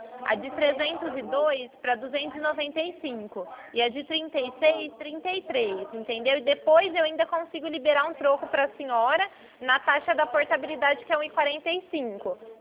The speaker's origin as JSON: {"language": "Portuguese", "town": "Ribeirão Preto", "region": "São Paulo", "country": "Brazil", "said": "Então, eu sou daqui de Ribeirão Preto."}